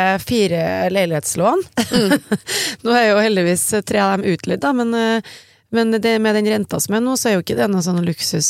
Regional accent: Zanzibar, Tanzania; now in Norway; Jeg kommer fra Zanzibar

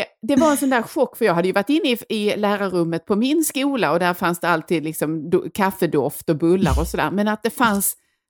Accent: Skåne, Sweden; vi kommer ifrån Skåne då

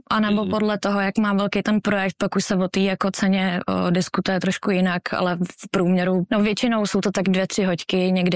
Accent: Central Bohemian Region, Czechia; Pocházím zo stredných Čech, nejsem Pražák.

